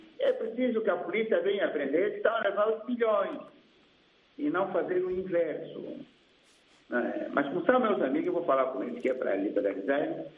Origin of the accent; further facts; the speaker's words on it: Angola; eu sou angolano.